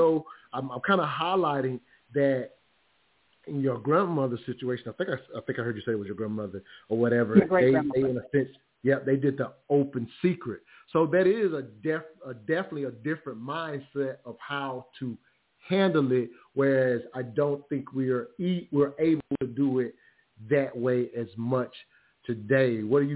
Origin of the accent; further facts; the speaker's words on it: the South, United States; definitely aware of it growing up in the South, that kind of stuff did happen.